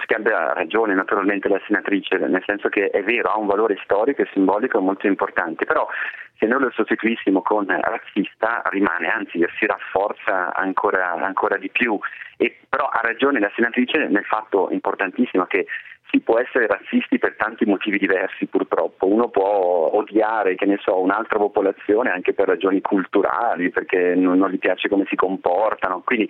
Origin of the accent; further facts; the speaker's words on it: Bergamo, Lombardy, Italy; io sono bergamasco, quindi io ho la diversità anche del dialetto mio, che è quasi totalmente incomprensibile rispetto al resto del pianeta